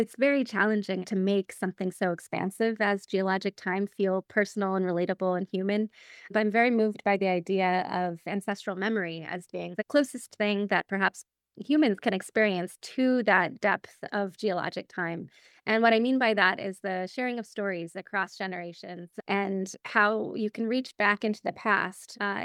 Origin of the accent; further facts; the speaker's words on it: Berkeley, California, United States; also born or lived in Oakland; I definitely feel like the Bay has shaped me. I grew up in Berkeley and in Oakland